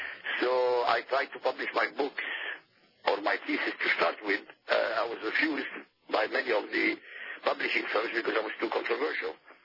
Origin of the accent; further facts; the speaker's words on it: Iraq; born there; first language Arabic; English is a second language; Well, I was born in Iraq, so my mother tongue is Arabic.